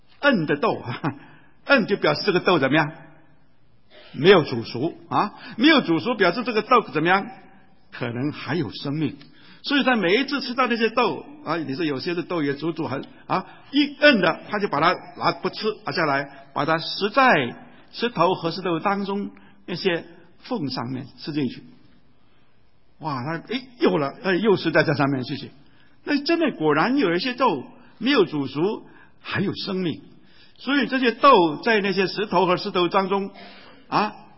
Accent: Hong Kong; 我记得我小的时候在香港成长啊

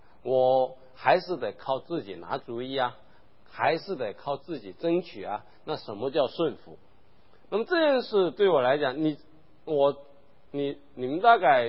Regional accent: China; 我说：“我们中国人根本就不在乎宗派。”

